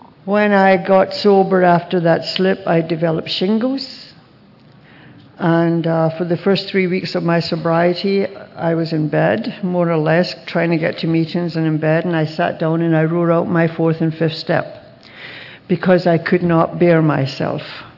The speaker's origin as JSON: {"language": "English", "region": "Scotland", "country": "United Kingdom", "tie": "born there", "said": "I was born in Scotland, and all of our food was rationed."}